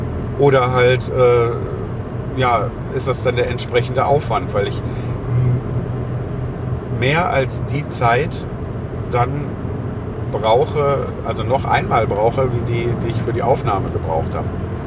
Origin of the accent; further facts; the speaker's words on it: Lüdenscheid, North Rhine-Westphalia, Germany; Ich komme ja aus Lüdenscheid und da war auch für Mieter kein Problem.